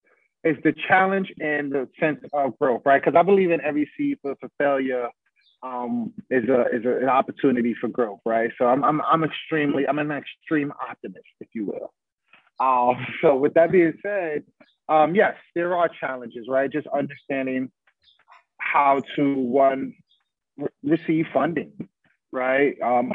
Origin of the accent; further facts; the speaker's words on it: Bronx, New York, United States; My upbringing and growing up in Bronx River Projects, right?